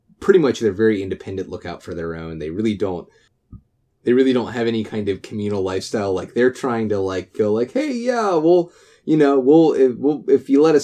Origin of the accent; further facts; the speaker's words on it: Virginia, United States; And I took them to my hometown, which is in Piedmont, Virginia, which isn't even the super mountainous area like the Appalachians.